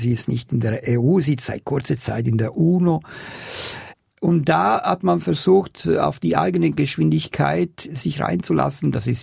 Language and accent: German; Italy; accent: Swiss; German is a second language; Aber in Deutschland, Sie denken alle, dass ich Schweizer bin, weil Sie erkennen meine helvetische Akzent in das Deutsche sofort und haben Leute, die mich nicht kennen, wären nie auf die Idee gekommen, dass ich Italiener bin